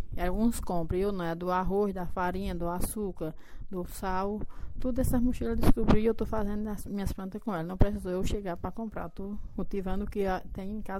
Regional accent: Northeast Region, Brazil; eu já sou da Caatinga, já faço parte da Caatinga

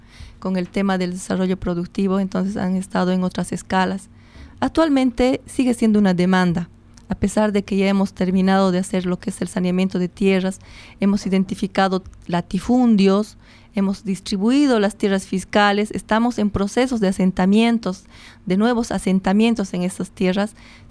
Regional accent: Bolivia; Mi pueblo boliviano, hemos estado visitando por todas las regiones

